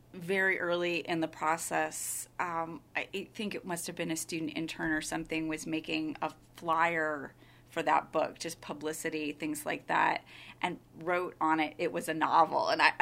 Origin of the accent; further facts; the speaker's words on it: Glen Ellyn, Illinois, United States; I grew up in Glen Ellyn, and my mother's currently in Naperville, so pretty much dead west.